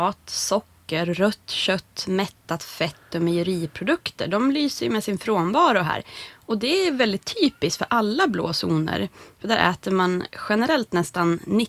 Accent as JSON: {"language": "Swedish", "region": "Norrland", "country": "Sweden", "said": "Det tycker inte jag riktigt om som norrlänning själv"}